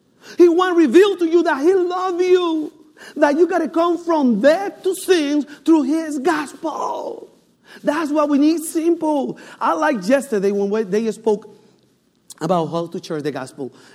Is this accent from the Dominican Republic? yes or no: yes; Dominican Republic; English is a second language; I born and raised in Dominican Republic.